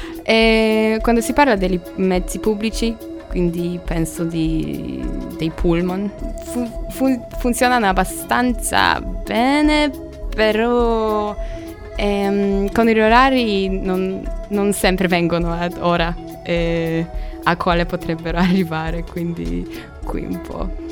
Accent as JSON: {"language": "Italian", "country": "Poland", "lives_now": "Cagliari, Italy", "said": "Vengo dalla Polonia."}